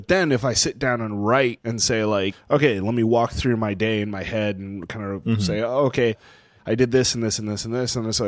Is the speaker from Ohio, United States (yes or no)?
no; Fredericksburg, Texas, United States; It's between here and Fredericksburg, which is my hometown. So it's like kind of middle of the Texas Hill Country.